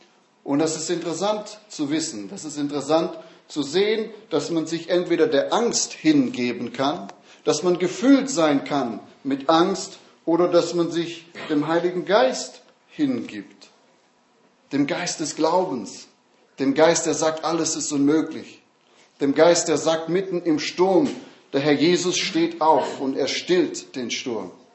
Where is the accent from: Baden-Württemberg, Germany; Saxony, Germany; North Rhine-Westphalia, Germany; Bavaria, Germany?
Baden-Württemberg, Germany; Stuttgart; Nun, ich bin in Stuttgart aufgewachsen, das ist eine Großstadt.